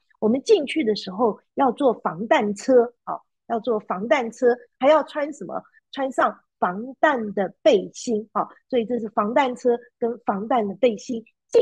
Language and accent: Chinese; China; now in United States; 我们跟他们说我们是中国人，我们现在住在美国